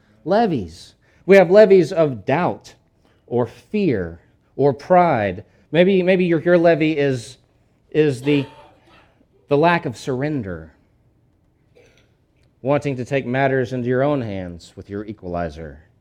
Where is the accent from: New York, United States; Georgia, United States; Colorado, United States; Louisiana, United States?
Louisiana, United States; Now, as y'all know, I'm from Louisiana, And in my part of Louisiana, there are levees along the Mississippi River, practically all the way to the Gulf.